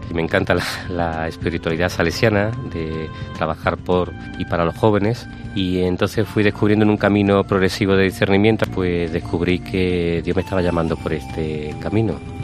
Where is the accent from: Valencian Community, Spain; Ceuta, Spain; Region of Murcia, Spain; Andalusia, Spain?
Andalusia, Spain; Seville; yo soy de Sevilla